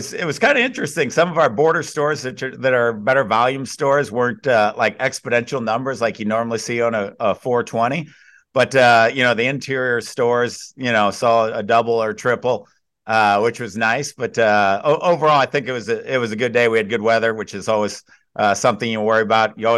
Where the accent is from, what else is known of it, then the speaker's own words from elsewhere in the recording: St. Louis, Missouri, United States; Born and raised in St. Louis, so this is definitely home turf for my brother